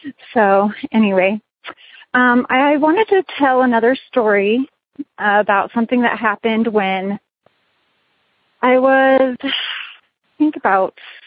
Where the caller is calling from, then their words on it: Las Vegas, Nevada, United States; Hi, Tony. I'm calling in from Las Vegas, Nevada.